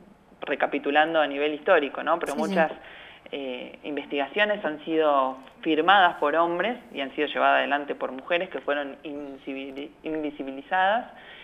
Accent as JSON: {"language": "Spanish", "town": "Mar del Plata", "region": "Buenos Aires Province", "country": "Argentina", "tie": "born or raised there", "said": "Yo soy de Mar del Plata. Nací y criada en Mar del Plata."}